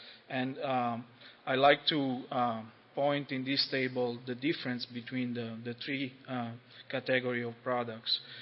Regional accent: Italy; now in United States; but I am from Italy

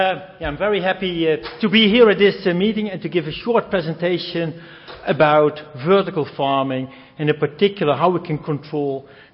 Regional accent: Netherlands; English is a second language; I'm coming from the Netherlands, a very relatively mild climate, so there the need for vertical farming is probably not so high.

